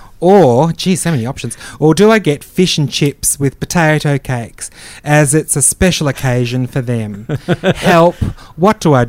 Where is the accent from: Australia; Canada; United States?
Australia; Perth, Western Australia; I came from Perth.